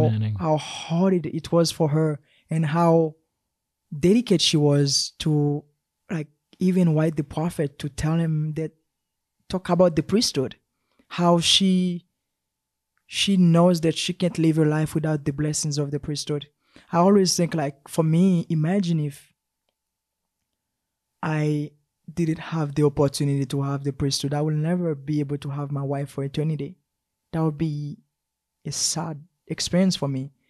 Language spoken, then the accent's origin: English; Haiti; But for me, I grew up in Haiti.